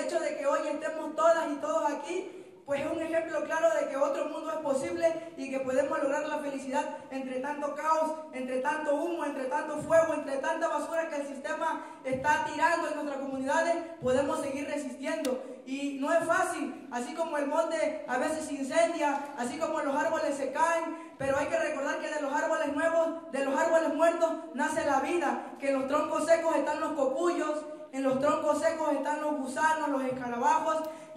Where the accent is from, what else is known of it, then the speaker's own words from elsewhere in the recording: Veracruz, Mexico; yo vengo del sur de Veracruz y la verdad voy a ser breve.